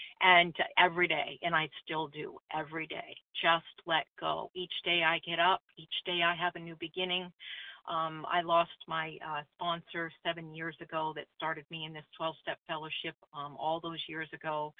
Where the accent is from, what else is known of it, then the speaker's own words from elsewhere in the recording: New Hampshire, United States; I hail from New Hampshire, but snowbirding in Florida for the winter